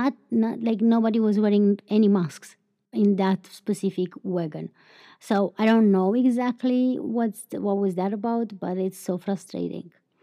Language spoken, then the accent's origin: English; Romania; English is a second language; I barely talk about my country. And since most of you listeners are from outside of my country, why not introduce you my home country for a little bit more?